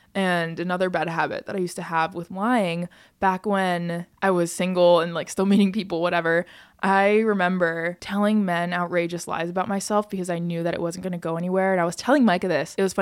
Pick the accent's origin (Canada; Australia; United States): United States; because I'm an American and I'm from America